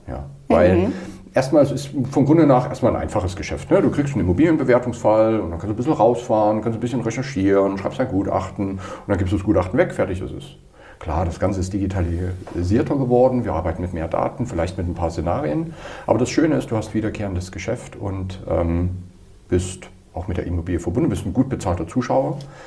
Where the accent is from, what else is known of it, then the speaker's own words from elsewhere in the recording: Saxony, Germany; ich bin in Sachsen groß geworden